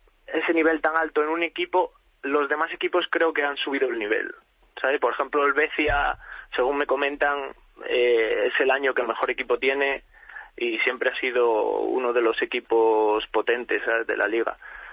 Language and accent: Spanish; Spain; now in Oxford, United Kingdom; sobre todo en mi equipo, en Oxford City. Somos 11 españoles, más el entrenador, que también es español.